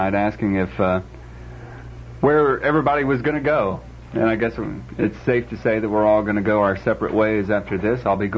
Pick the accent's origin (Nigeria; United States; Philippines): United States; Birmingham, Alabama; I grew up here in Birmingham. Grew up out in West End.